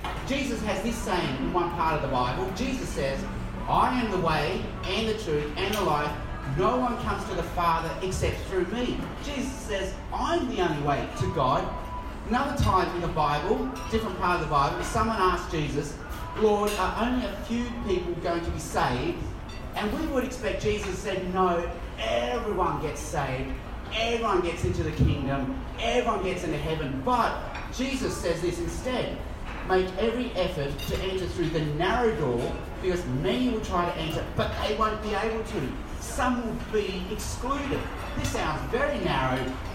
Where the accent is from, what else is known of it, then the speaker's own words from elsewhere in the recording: Darwin, Northern Territory, Australia; also born or lived in Hong Kong; my parents moved to Australia in the 1960s. That's my parents. That's me as a baby as I moved from Hong Kong to Darwin.